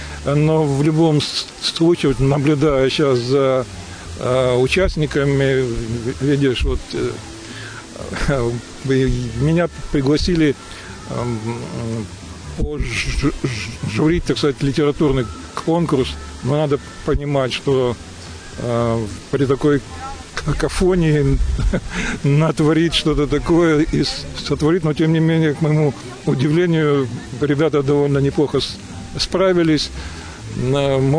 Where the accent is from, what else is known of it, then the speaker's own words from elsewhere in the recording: Yevpatoria, Crimea, Ukraine; евпаториец. Дочка моя евпаторийка уже в пятом поколении, так что мы здесь коренные. Евпатория – маленький приморский курортный город